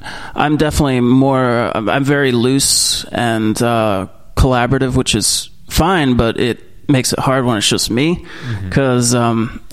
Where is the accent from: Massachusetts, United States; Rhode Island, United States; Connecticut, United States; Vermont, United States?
Vermont, United States; I grew up in Vermont.